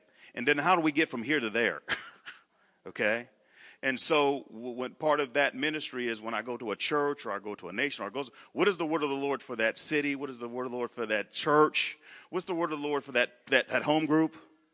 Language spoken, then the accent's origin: English; Anderson, Indiana, United States; also born or lived in Missouri; I'm from Anderson, Indiana. So I am most of my family is from Indiana.